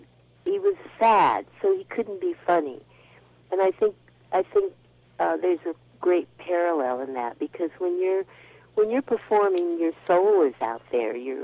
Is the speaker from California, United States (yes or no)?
yes; San Diego, California, United States; also born or lived in Oklahoma; Well, I was born in Oklahoma and a Navy child, and my dad came to San Diego, and so I really grew up in California, in San Diego